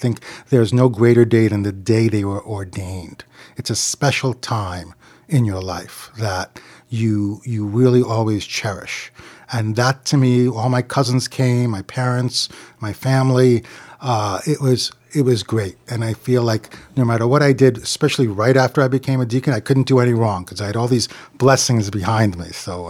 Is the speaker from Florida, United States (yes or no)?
no; Queens, New York, United States; I grew up in Little Neck, Queens, and actually grew up all around St. Sarkis my whole life.